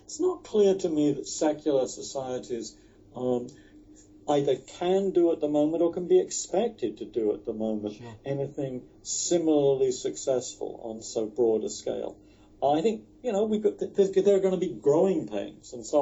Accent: South East England, United Kingdom; I grew up in Sussex, in a town where most people who had children were part of the serving class rather than the privileged class.

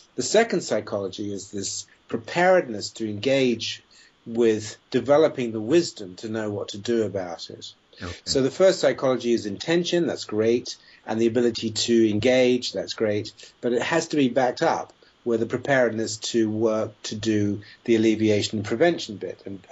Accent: Nigeria; I grew up in Nigeria for a lot of my early life.

